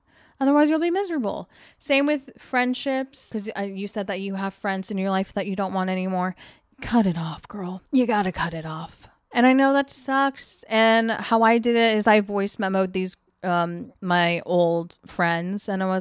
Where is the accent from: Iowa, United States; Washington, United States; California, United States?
Washington, United States; I am born and raised in Washington. This is my home.